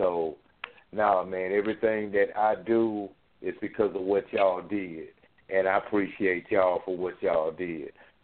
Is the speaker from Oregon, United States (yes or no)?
no; Jackson, Mississippi, United States; I'm from Mississippi, Raheem. I'm from Jackson, Mississippi, and I go back to the first